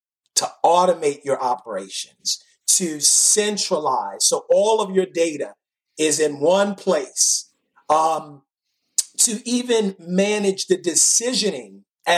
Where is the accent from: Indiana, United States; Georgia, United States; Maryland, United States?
Maryland, United States; Baltimore; I just talk about growing up in Baltimore City.